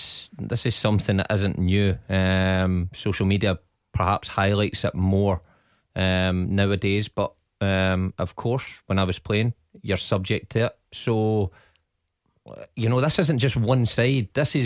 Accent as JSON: {"language": "English", "town": "Glasgow", "region": "Scotland", "country": "United Kingdom", "tie": "born or raised there", "said": "perhaps because I grew up in the East End of Glasgow, I was a bit more savvy."}